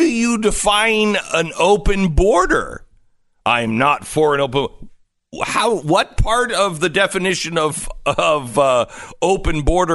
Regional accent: Texas, United States; I'm from Texas. I carry a gun.

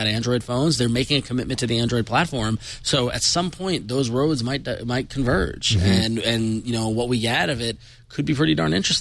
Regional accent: New York, United States; I'm from New York. That's the answer.

